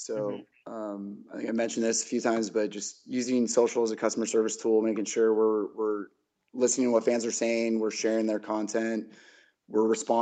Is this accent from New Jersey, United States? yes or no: no; California, United States; I know growing up in the Bay Area, the garlic fries at AT&T Park were always pretty amazing. I didn't actually go to a ton of Giants games because I grew up as an A's fan, being from the East Bay.